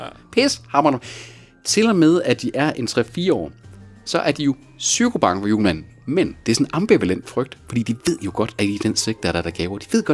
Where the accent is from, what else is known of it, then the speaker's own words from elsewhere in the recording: Skive, Central Denmark Region, Denmark; Og så lige pludselig folk lokalt i Skive, hvor jeg kommer fra